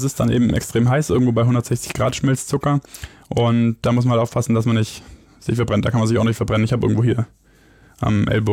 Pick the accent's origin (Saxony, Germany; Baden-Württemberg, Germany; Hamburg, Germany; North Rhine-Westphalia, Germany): Baden-Württemberg, Germany; Ich bin ja Schwabe.